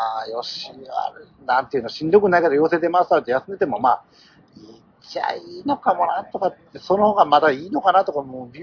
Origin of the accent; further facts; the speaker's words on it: Osaka, Japan; born there; 僕は、南大阪の生まれなので。